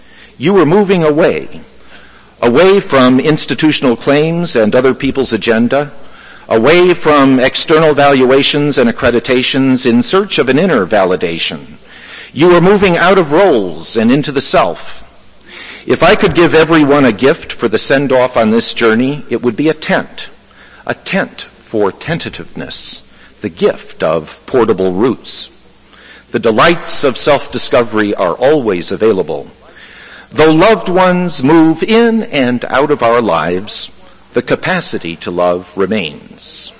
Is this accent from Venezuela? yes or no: yes; Venezuela; I grew up in Venezuela. And I learned much from the culture there.